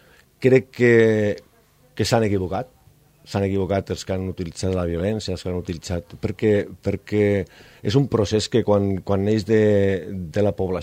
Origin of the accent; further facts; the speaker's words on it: Catalonia, Spain; perquè jo sóc català